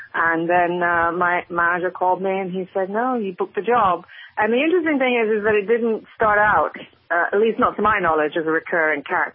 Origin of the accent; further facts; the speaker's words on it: Midlands, United Kingdom; being born and raised in England, there are like a plethora of different accents from various regions. And I'm from the Midlands, which is, you know, right, it's the smack bang in the middle of the country.